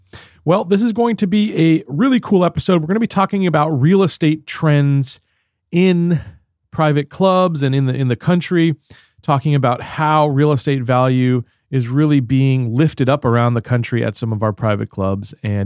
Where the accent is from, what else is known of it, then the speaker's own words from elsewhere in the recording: United States; And as an American, we have these walls up, right?